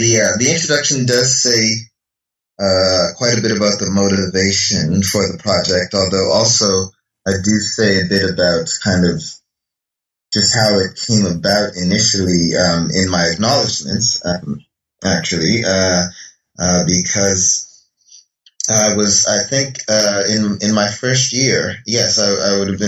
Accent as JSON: {"language": "English", "town": "Toronto", "region": "Ontario", "country": "Canada", "tie": "born or raised there", "said": "is from Dominica, and my mother is from Guyana. And I grew up in Toronto and went to York University, which is in Toronto"}